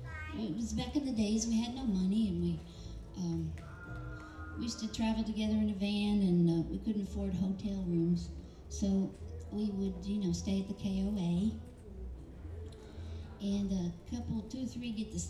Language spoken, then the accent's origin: English; Alabama, United States; also born or lived in Kingston, New York; I'm actually from Kingston, New York. You know where that is? Just down the road a piece over. And then I moved to Alabama when I was a little girl.